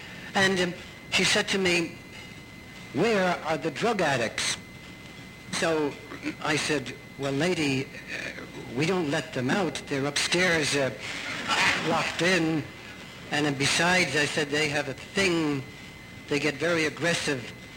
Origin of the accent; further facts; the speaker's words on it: New York City, New York, United States; born there; I was born in Greenwich Village, by the way.